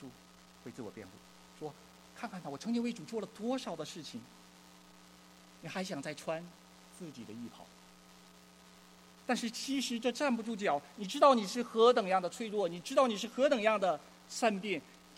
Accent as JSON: {"language": "Chinese", "region": "Northeast China", "country": "China", "accent": "Northeastern Mandarin", "said": "用我们东北话哈，够你喝一壶的。"}